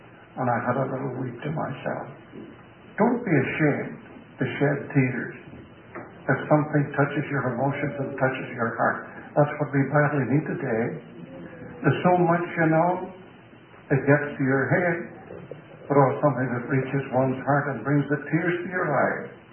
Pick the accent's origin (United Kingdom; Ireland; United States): Ireland; Now, I'm not sentimental, although I'm an Irishman, and we're blamed for that.